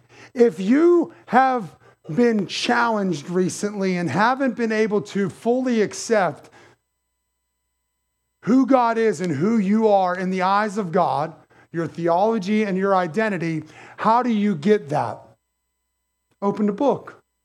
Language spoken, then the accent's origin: English; McKeesport, Pennsylvania, United States; I'm born and raised in White Oak and McKeesport.